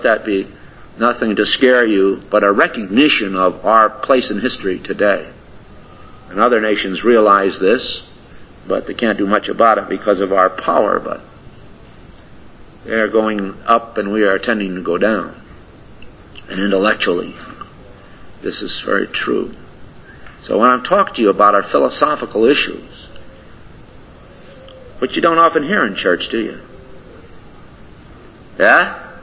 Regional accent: United States; I am an American, so I can speak about the Americans.

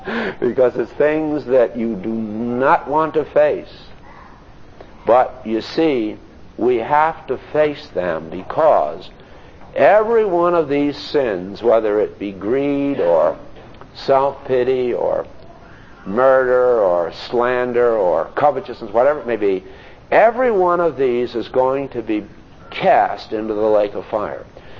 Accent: New England, United States; But to me, I learned that in New England, because I was raised in New England, and people are very formal.

